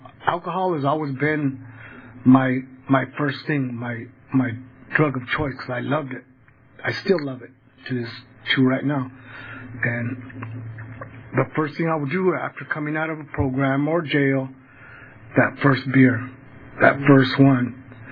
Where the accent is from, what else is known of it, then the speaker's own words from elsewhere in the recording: East Porterville, California, United States; I grew up in East Porterville, and all my neighborhood, everybody drank.